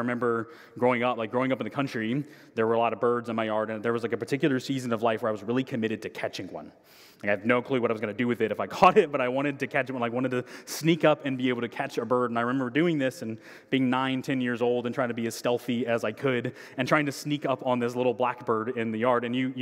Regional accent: Illinois, United States; It's got Oklahoma and Kansas, the places you would associate, but in Illinois, tornadoes have become increasingly common. And that was a normal experience where I was from.

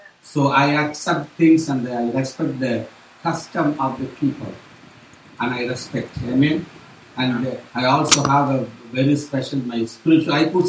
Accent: India; So, I come from India. I don't live here. I don't want you to get the notion that I live in America.

